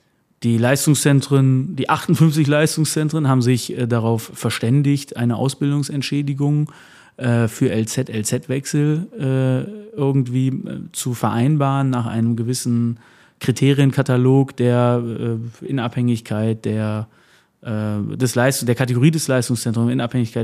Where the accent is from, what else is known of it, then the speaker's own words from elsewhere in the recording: Münster, North Rhine-Westphalia, Germany; auch nochmal zurück in meine Heimatstadt, zu meinem Heimatclub irgendwie, Preußen Münster